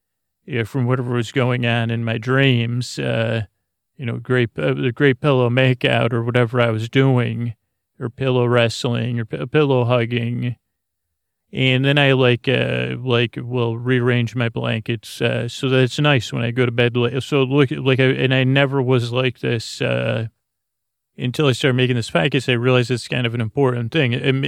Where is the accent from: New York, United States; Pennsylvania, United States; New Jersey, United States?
New York, United States; Syracuse; let me take you all the way to Central New York to the 315 area code where I grew up in Syracuse, New York.